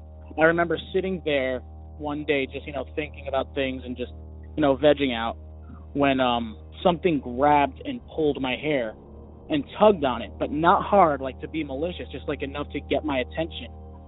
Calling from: Allentown, Pennsylvania, United States; I am from Allentown.

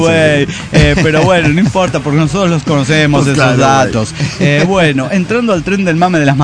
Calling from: Guadalajara, Jalisco, Mexico; Hola, ¿cómo están? Soy el desmejorado de Guadalajara.

